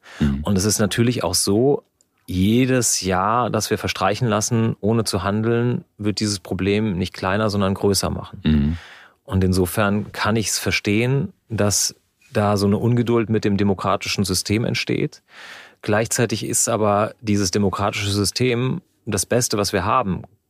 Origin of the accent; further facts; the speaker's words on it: Germany; ich bin in einem auf dem Grundgesetz ruhenden Deutschland aufgewachsen und das möchte ich gerne auch weitergeben.